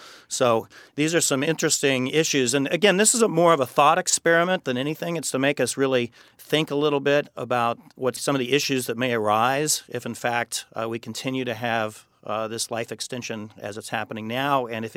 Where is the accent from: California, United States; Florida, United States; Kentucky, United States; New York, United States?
California, United States; And in fact, I'm from California. I live out in San Francisco, Silicon Valley.